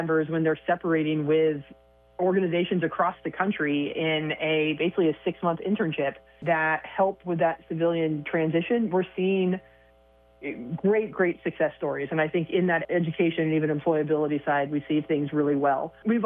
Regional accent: Oregon, United States; here in my home state of Oregon.

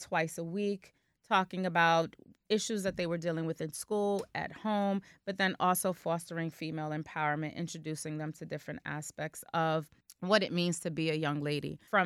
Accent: Passaic, New Jersey, United States; So because I am from Passaic, I circled back into my own town

